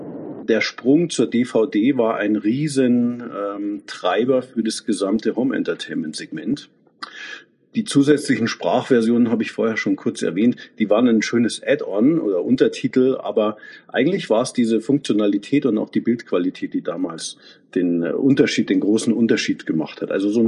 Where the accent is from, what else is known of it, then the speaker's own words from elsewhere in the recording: Munich, Bavaria, Germany; ein Münchner mit Herz und Seele. Ich bin wahnsinnig gern unterwegs und schaue mir die Welt an. Aber zurückzukommen in meine Heimat nach München oder in den Großraum, das ist für mich immer was ganz Besonderes.